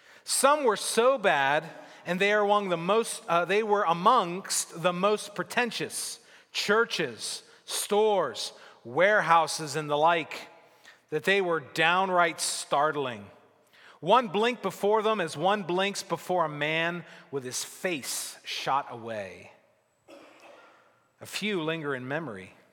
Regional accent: Pittsburgh, Pennsylvania, United States; Pittsburgh is my home, my hometown. I love it.

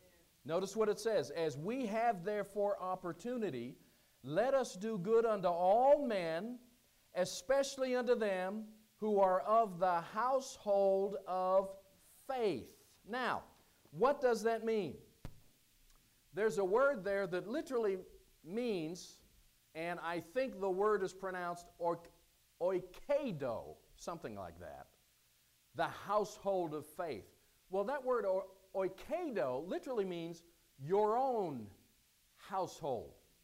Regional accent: Whitsitt, Pennsylvania, United States; And many times people would ask me, hey … where are you from? I'd say, Whitsitt, Pennsylvania.

